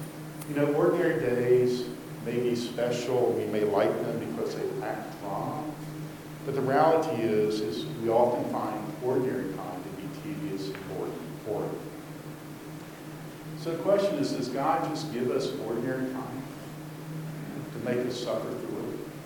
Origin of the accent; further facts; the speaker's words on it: Florida, United States; which I know in Wisconsin is about from the 10th of August to the 15th. Growing up in Florida is from June 1st to September 30th.